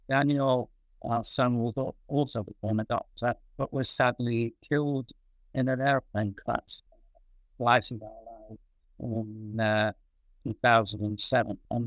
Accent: Manchester, North West England, United Kingdom; I grew up in Manchester, went to university in Manchester, and qualified as a doctor in 1957. And I worked and trained in Manchester, London, and in America.

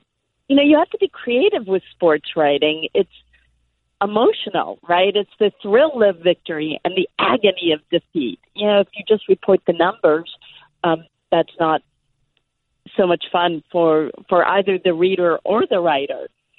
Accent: Boston, Massachusetts, United States; I grew up in Boston in the late 60s and early 70s

